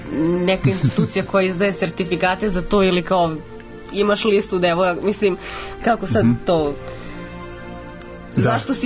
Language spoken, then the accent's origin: Serbian; Kraljevo, Šumadija and Western Serbia, Serbia; now in Belgrade, Serbia; ja sam iz Kraljeva i posledio sam se u Beograd.